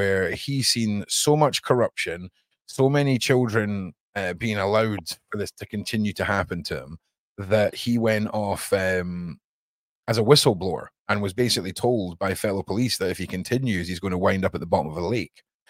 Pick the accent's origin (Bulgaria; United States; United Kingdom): United Kingdom; Scotland; born there; I was born in Scotland, but my genetics are Polish, Irish, and Italian, I think.